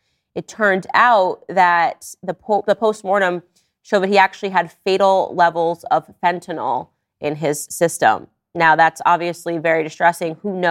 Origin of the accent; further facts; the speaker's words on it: Stamford, Connecticut, United States; for the second time in my hometown, the second time, not the first, three individuals have dropped dead in Stamford, Connecticut due to an overdose.